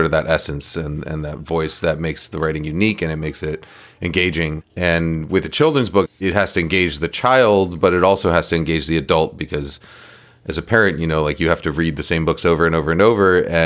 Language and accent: English; New York, United States; also born or lived in Boston; So we grew up in New York. I was born in Boston, but we grew up in New York. I grew up in New York, where we had an apartment and on the 10th floor of the building